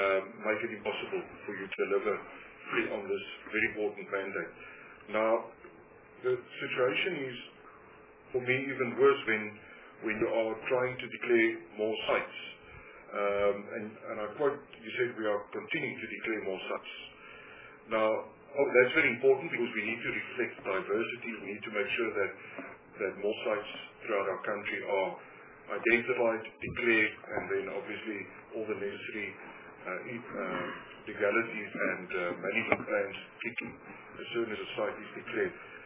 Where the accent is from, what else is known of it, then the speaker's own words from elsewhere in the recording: Cape Town, Western Cape, South Africa; But I come from Cape Town, and so I would have that argument.